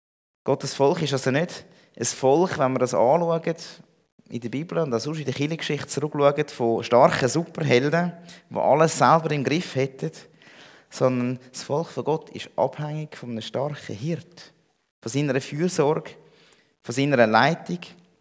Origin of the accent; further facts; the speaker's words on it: Interlaken, Bern, Switzerland; hier in der Schweiz, wo wir herkommen, und dort, wo ich herkomme, vielleicht noch ein bisschen spezieller in Interlaken und Umgebung